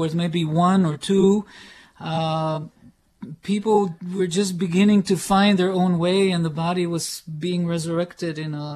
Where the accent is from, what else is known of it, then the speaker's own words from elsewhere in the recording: Tel Aviv, Tel Aviv District, Israel; I was born in Tel Aviv.